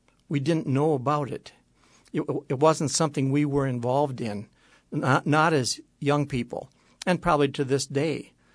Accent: United States; the people I grew up with in Wells County, the evangelical Christians

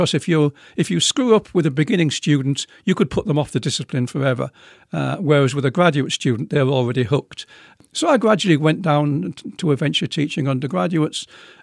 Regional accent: England, United Kingdom; When I got beyond school mathematics, and I was growing up in England

